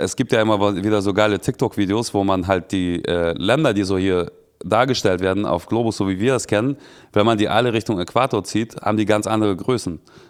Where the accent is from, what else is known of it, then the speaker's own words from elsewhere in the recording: Ural, Russia; Also da, wo ich herkomme, ist ja so an der Kasachstan-Grenze unten.